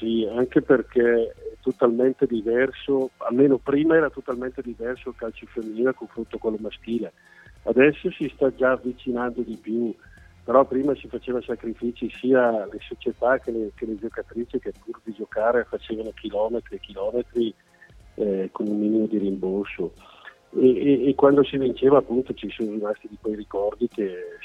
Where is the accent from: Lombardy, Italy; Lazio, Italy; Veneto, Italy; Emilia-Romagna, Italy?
Lombardy, Italy; Brescia; io sono un milanista, cioè sono bresciano